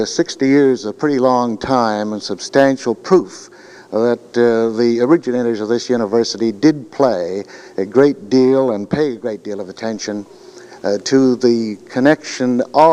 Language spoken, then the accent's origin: English; Saskatchewan, Canada; we were reminiscing as both Prairie boys, he comes from Minnesota and I came from Saskatchewan originally